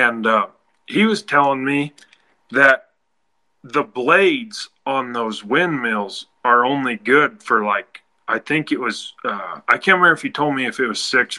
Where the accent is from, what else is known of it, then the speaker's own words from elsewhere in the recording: Wyoming, United States; So, and also, where we are, we're from Wyoming and the wind always blows.